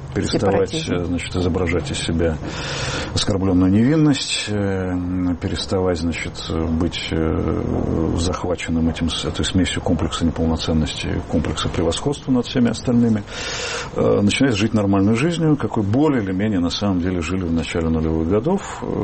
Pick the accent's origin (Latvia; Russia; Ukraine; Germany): Germany; Я бы с мизинца начал. Нет, я немец.